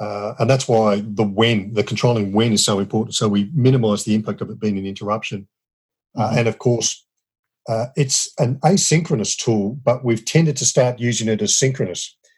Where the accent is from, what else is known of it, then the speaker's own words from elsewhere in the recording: Australia; I'm an Australian male.